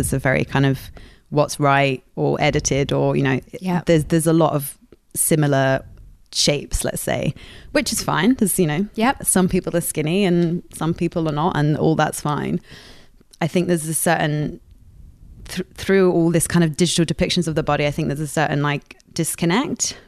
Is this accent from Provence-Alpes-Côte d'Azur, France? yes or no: no; Paris, Île-de-France, France; my mum was a painter when I grew up in Paris.